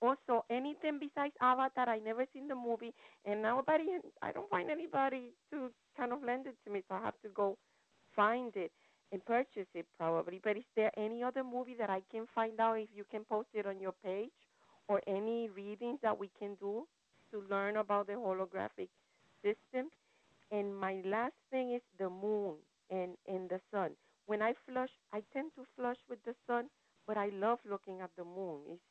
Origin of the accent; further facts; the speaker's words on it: Puerto Rico; now in New York, United States; from Puerto Rico. I'm calling you from New York.